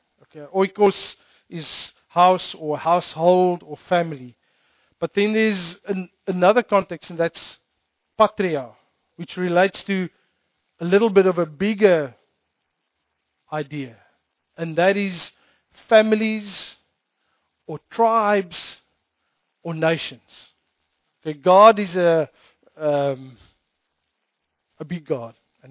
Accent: Namibia; I grew up in Namibia, so I'm very familiar with Swakopmund.

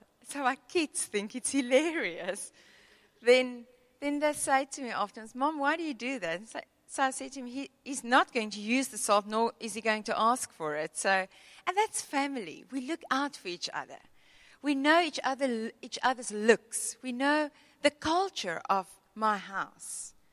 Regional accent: Western Cape, South Africa; I grew up in the Kobokerveld on a fruit farm.

